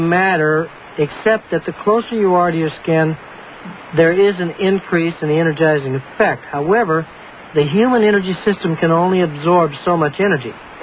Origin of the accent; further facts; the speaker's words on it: Missouri, United States; I'm from Missouri, I'm a mule, show me.